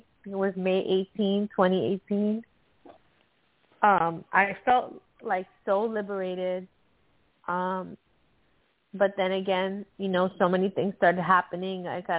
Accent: Miami, Florida, United States; And I said, yeah, I'm the girl from Miami.

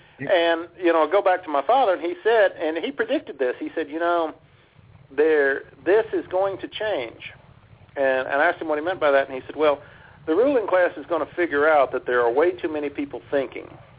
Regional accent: California, United States; born there; I was born in California, by the way.

